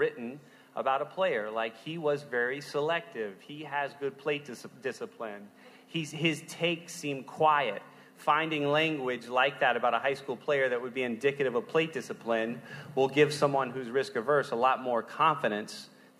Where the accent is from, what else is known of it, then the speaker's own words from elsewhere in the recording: Miami, Florida, United States; so I grew up in Miami, Florida, and then went into a minor league clubhouse